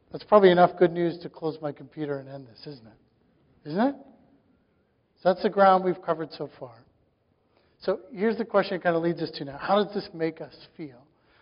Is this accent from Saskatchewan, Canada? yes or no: yes; Saskatchewan, Canada; I grew up in Saskatchewan.